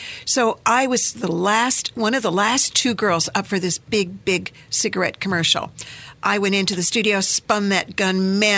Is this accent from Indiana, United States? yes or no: yes; Indiana, United States; So I grew up here in Indiana, and I became Junior Miss Indiana and then Miss Indiana.